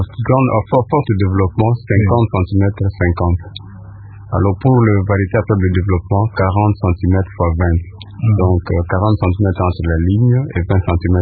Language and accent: French; Kinshasa, DR Congo; ici chez nous en RDC, je ne connais pas, ici à Kinshasa, pratiquement on ne consomme pas de feuilles.